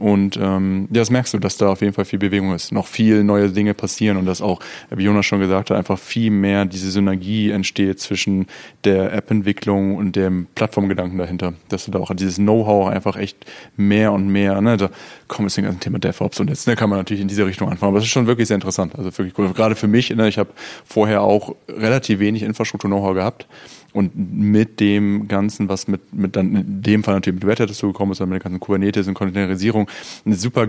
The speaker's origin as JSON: {"language": "German", "region": "Hamburg area", "country": "Germany", "tie": "born or raised there", "said": "so gesehen nicht gebürtiger Hamburger, aber sehr in der Nähe aufgewachsen."}